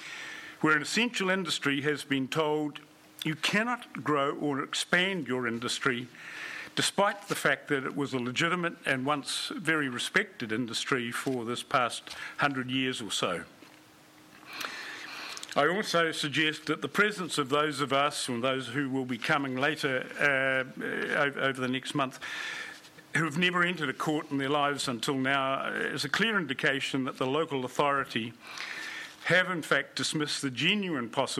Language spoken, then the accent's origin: English; Dunedin, Otago, New Zealand; I was born and bred in Dunedin. I am not of farming stock